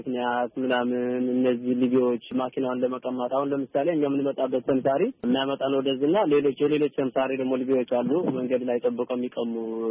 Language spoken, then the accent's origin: Amharic; Oromia, Ethiopia; moved away as an adult; በፖለቲካ ችግር ነው ከሀገሬ ተሰድጄ የመጣሁት። ኦሮሞ ነኝ።